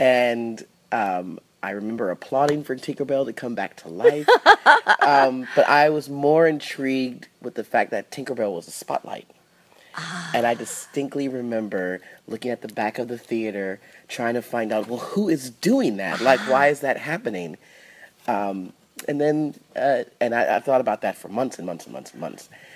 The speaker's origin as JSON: {"language": "English", "town": "Fresno", "region": "California", "country": "United States", "said": "I'm from Fresno, California."}